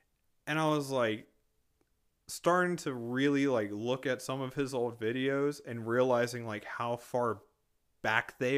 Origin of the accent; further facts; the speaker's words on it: Texas, United States; I'm from Texas. Whatever. We get over it. Anyways. Not everything's better in Texas, especially grammar.